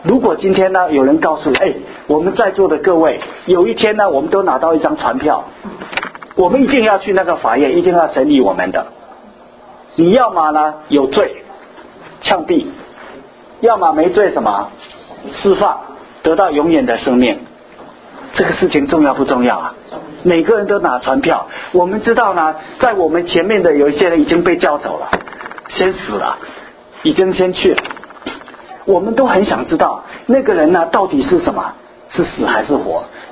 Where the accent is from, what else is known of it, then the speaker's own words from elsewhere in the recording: China; 这一点是我们中国人没有的观念。